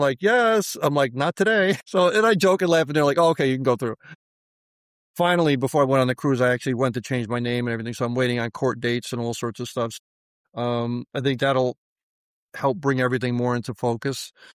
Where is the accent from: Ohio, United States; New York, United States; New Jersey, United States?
New York, United States; born there; I was born in New York, just outside New York City